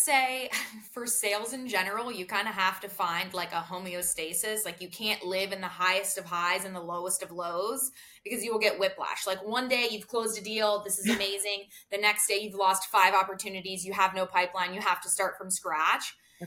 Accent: Pittsburgh, Pennsylvania, United States; I was not an athlete, but like I'm from Pittsburgh.

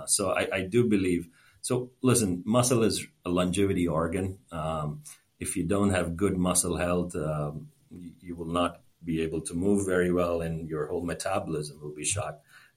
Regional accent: India; the early life antibiotic usage as a kid growing up in India that probably did most of the damage for me.

